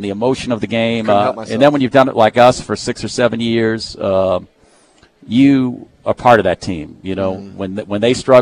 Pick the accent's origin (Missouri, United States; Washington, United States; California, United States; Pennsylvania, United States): Pennsylvania, United States; Pittsburgh; growing up in Pittsburgh, you kind of are your style is almost sometimes to the guy you listen